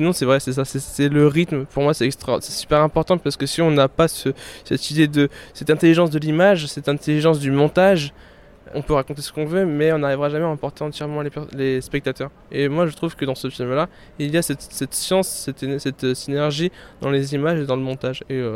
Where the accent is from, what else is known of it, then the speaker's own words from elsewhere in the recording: France; ça a le mérite de raconter quelque chose qui n'est pas forcément connu chez nous en France.